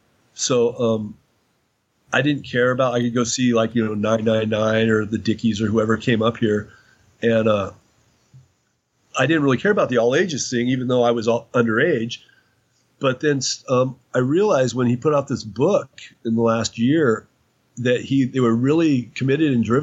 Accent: Eugene, Oregon, United States; now in Portland, United States; I moved up here from Eugene, Oregon, which is like 100 miles south of here.

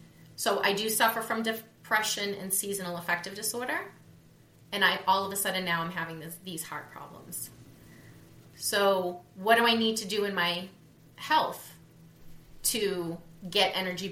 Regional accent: New England, United States; But what was interesting was I grew up in New England.

